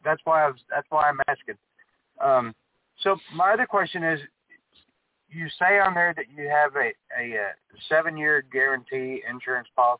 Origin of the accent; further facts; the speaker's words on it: Texas, United States; I'm from Texas.